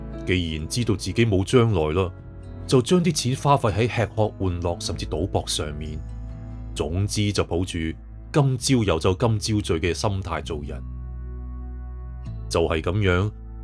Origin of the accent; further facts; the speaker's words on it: Macau; born there; 我生于澳门，13岁就跟师傅学装修做家私。几年之后学满师，但系就揾唔到嘢做。